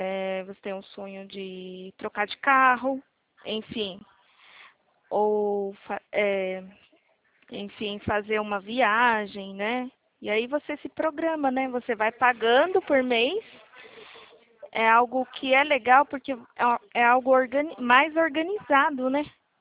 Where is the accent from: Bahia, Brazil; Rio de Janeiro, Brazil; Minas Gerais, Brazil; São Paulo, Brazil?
São Paulo, Brazil; Atibaia; Eu sou de Atibaia.